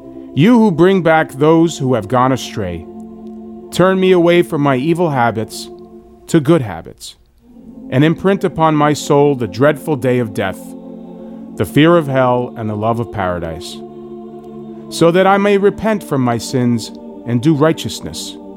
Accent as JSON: {"language": "English", "country": "United States", "said": "But as a human being, as an American, I feel the pain"}